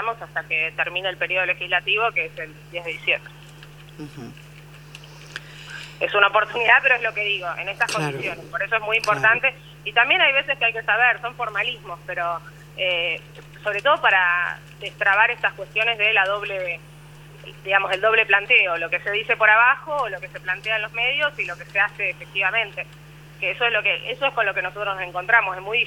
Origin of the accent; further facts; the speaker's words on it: Bahía Blanca, Buenos Aires Province, Argentina; also born or lived in Hurlingham; No, de Hurlingham, pero viví muchos años por un tema familiar, lo que digo, estoy como criada en Bahía Blanca